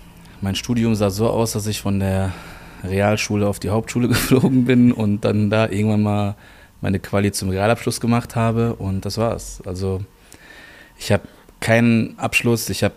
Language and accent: German; Germany; born there; Also ich bin in Deutschland geboren. Also eigentlich bin ich Deutscher, ja.